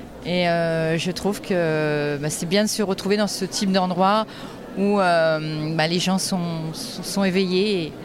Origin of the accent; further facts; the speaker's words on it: Provence-Alpes-Côte d'Azur, France; Et moi je viens du Vaucluse.